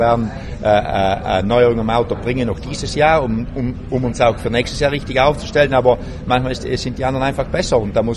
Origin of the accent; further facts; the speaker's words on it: Trentino-Alto Adige, Italy; Ich bin Südtiroler, in der Nähe von Österreich.